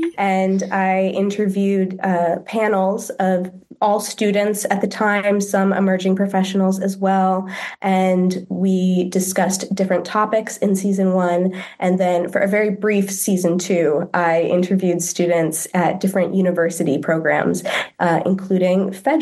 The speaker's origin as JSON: {"language": "English", "town": "Milwaukee", "region": "Wisconsin", "country": "United States", "tie": "born or raised there", "lives_now": "Netherlands", "said": "Worked at the museum in my hometown in Wisconsin, Milwaukee, Wisconsin."}